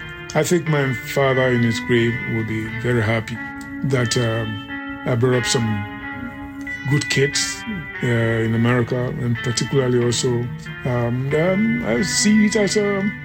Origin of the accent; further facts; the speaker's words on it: Kufuduwa, Eastern Region, Ghana; born there; I was born in Osokori, Kufuduwa, in the eastern region of Ghana. And I started schooling in a one-room schoolhouse.